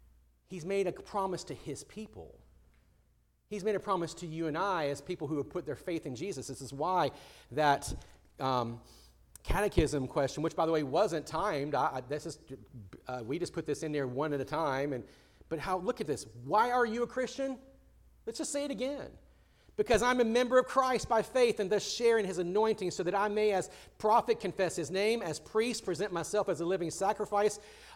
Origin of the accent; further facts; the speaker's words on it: United States; because I'm American.